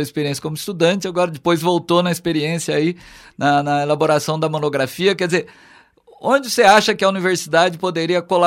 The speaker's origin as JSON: {"language": "Portuguese", "region": "Minas Gerais", "country": "Brazil", "said": "eu sou da região do sul de Minas, que é uma região cafeeira, né?"}